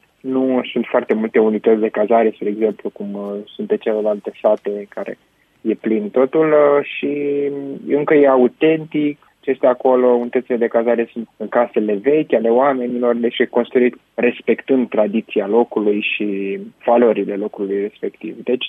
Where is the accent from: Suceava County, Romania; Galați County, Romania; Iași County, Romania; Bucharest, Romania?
Galați County, Romania; Galați; Ne-a regăsit în Galați, chiar de unde sunt eu, ștersul Galați.